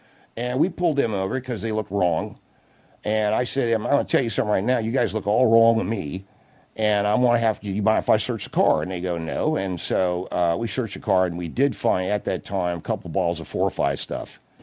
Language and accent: English; Baltimore, Maryland, United States; I come from Baltimore, Maryland.